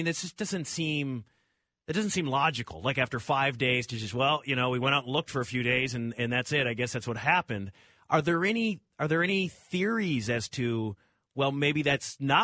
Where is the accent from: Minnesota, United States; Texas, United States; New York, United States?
Minnesota, United States; Well, first of all, I'm from Minnesota. I had never heard of this story.